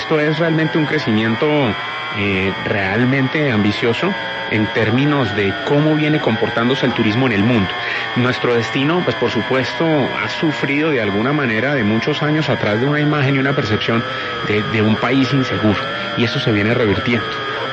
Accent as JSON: {"language": "Spanish", "town": "Cúcuta", "region": "Norte de Santander", "country": "Colombia", "tie": "born there", "lives_now": "Bogotá, Colombia", "said": "Yo nací en Cúcuta, pero desde el 2000 estoy viviendo aquí en Bogotá. Y mi familia, bueno, es en buena medida de aquí de Bogotá."}